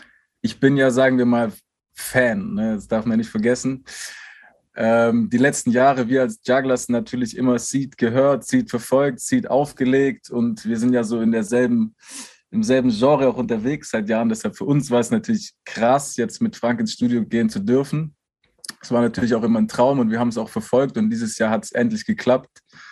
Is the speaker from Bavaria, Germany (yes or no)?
no; Stuttgart, Baden-Württemberg, Germany; now in Berlin, Germany; ich komme aus Stuttgart